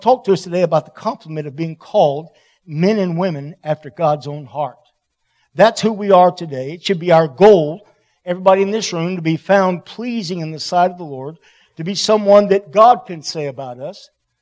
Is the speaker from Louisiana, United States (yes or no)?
yes; Shreveport, Louisiana, United States; I'm a Yankee from Shreveport. Had to leave Shreveport and run hide in Bossier because I was in trouble with the law.